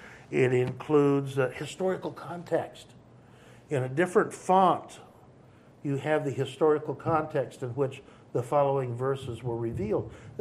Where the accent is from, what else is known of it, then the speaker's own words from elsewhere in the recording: United States; one has a national cultural identity, in my case being an American, one also has a religious identity, which originally in my case was that of being a Christian.